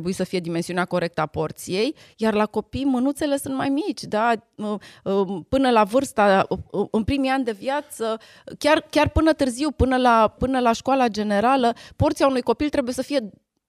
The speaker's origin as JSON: {"language": "Romanian", "country": "Romania", "said": "capitolul porție noi ca români greșim grav"}